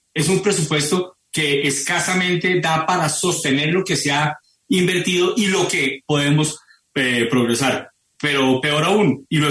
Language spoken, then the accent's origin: Spanish; Colombia; como general de la República, pero más como colombiano